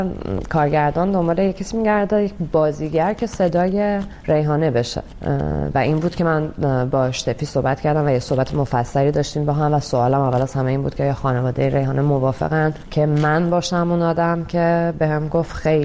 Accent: Iran; moved away; از ایران اومدم

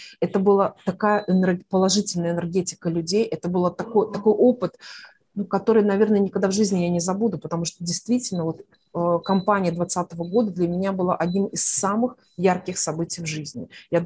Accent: Belarus; и Мария, и Светлана, и я, мы родились и выросли в Беларуси

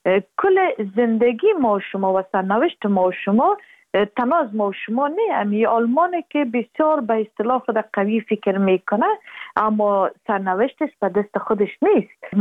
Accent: Afghanistan; همه ما افغان هستیم

